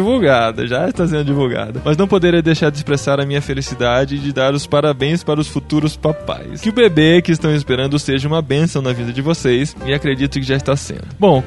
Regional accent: Piracicaba, São Paulo, Brazil; E o terceiro e-mail é da Adna Prado, lá da minha terrinha, Piracicaba.

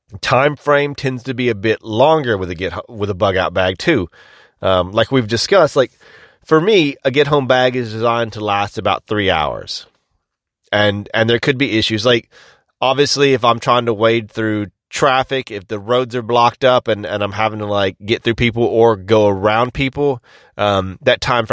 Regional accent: the South, United States; accent: Southern US; they tell me that I have a very deep Southern accent. I don't think I have a deep Southern accent.

